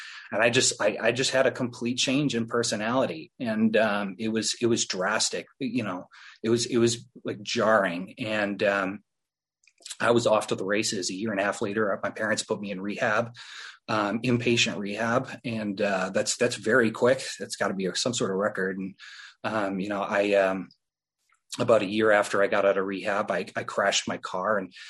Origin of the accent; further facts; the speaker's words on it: Wisconsin, United States; I come from Wisconsin. If you've never been to Wisconsin, it's sort of similar to the Shire, I guess. And people are sort of like hobbits. We like cheese quite a bit and really, really, really like beer.